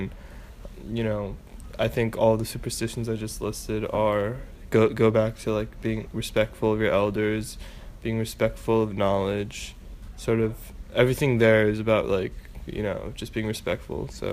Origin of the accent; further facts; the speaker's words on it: San Jose, California, United States; born there; Religious? No, not particularly. I was born in San Jose.